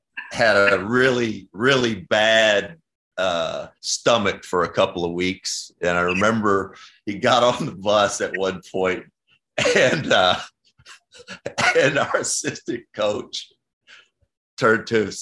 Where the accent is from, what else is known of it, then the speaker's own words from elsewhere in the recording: Kentucky, United States; Josh and I grew up in Kentucky in a little bit of a bubble.